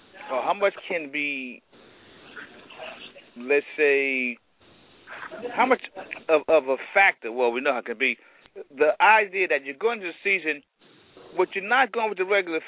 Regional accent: Brazil; English is a second language; I'm from Brazil

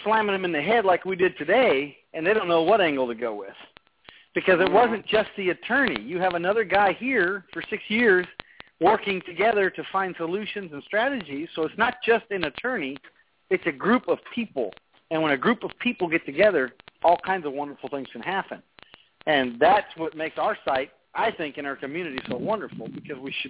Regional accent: Las Vegas, Nevada, United States; Everybody in Las Vegas is some guy. That's my hometown, man.

